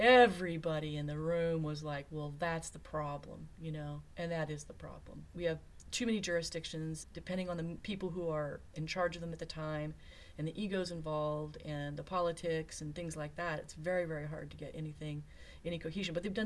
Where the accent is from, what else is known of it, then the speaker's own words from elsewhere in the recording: England, United Kingdom; And when I grew up in England, and when you visit Europe, you'll find that there's all kinds of circuitous paths and streets and stuff like that.